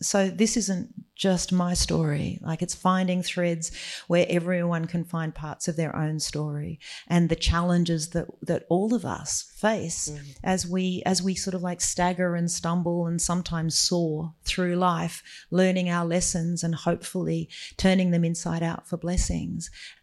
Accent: Jervis Bay, Jervis Bay Territory, Australia; I grew up in Jervis Bay, but the whole South Coast is the country of my heart.

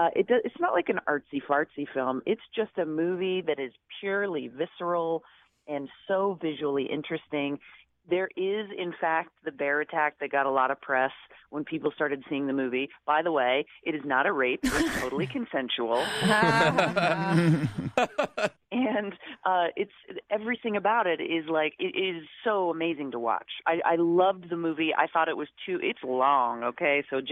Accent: Colorado, United States; I'm from Colorado, but I'm still very ignorant to the ways of pelts.

